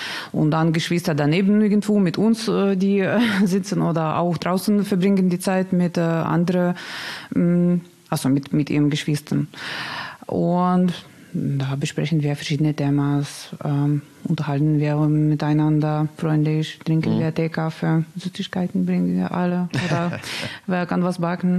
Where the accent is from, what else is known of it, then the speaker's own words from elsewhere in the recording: Russia; German is a second language; now in Germany; und wir kommen aus Russland zur Behandlung nach Deutschland. Im 2015 sind wir.